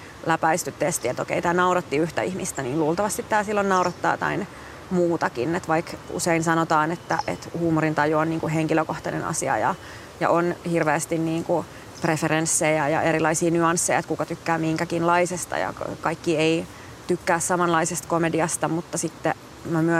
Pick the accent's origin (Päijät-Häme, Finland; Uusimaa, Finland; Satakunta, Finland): Uusimaa, Finland; Hyvinkää; mä oon Hyvinkäältä kotoisin ja mä nuoruudessa tein sinne paljon teatteriadaptaatioita